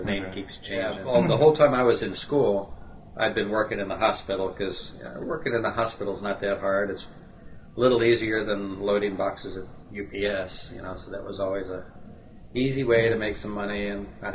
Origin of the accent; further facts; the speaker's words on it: St. Louis, Missouri, United States; I grew up pretty much in St. Louis, went to school in St. Louis